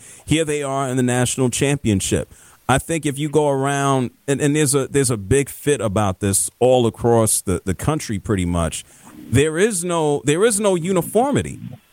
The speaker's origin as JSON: {"language": "English", "region": "New York", "country": "United States", "said": "I've never been to Cooperstown. I'm from New York."}